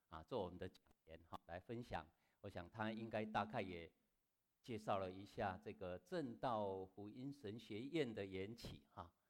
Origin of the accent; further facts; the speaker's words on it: Taiwan; moved away as an adult; now in United States; 那我是在台湾出生的哈，那后来在台湾读了台南神学院还有中华福音神学院两间学校之后1990年有机会到美国来